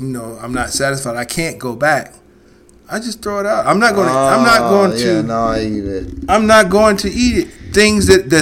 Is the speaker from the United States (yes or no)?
yes; Cleveland, Ohio, United States; We're from Cleveland, right? I'm from Cleveland. He's from Erie, but the weather's still the same.